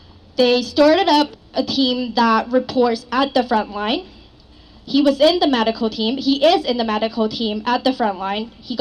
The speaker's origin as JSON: {"language": "English", "country": "Hong Kong", "tie": "born or raised there", "moved": "as an adult", "lives_now": "Canada", "said": "Hi everyone … I'm a citizen of Hong Kong. I was born and raised in Hong Kong in 1992, and I only came to Canada 4 years ago"}